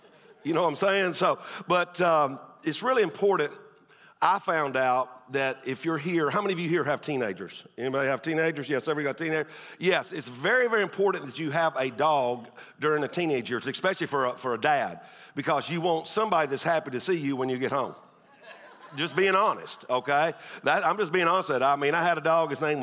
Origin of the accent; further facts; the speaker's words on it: Tennessee, United States; I'm from Tennessee, but don't hold that against me.